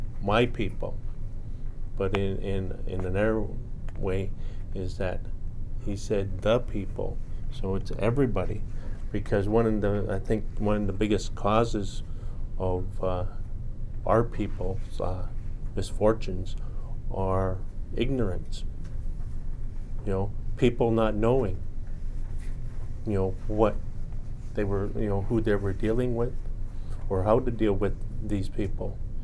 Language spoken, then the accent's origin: English; Cape Croker, Ontario, Canada; I am a member of the Wolf Clan, and I'm from Newashingdaming, which is a commonly known to as everybody on the peninsula as Cape Croker. I'm First Nation